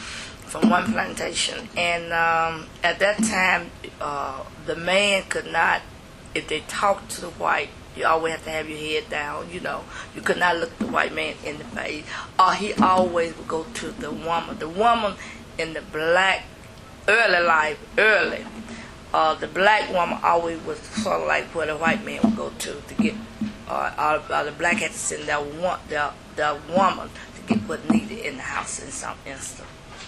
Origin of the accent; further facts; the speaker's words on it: Johnstown, United States; Well, I was born and reared around Johnstown in the rural area of Johnstown, where I still reside in the rural.